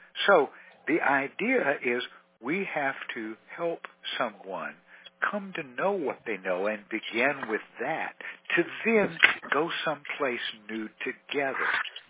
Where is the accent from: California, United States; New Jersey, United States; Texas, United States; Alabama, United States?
Texas, United States; accent: Texan; English is my second language. Texan is my first, and you're doing just as good in English as I am